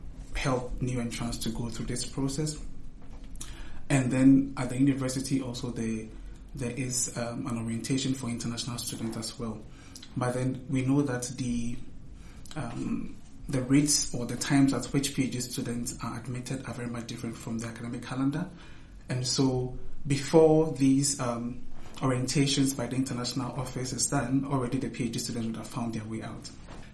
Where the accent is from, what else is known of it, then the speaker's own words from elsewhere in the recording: Ghana; now in Bern, Switzerland; then I'm from Ghana in West Africa. That is where I began with my studies.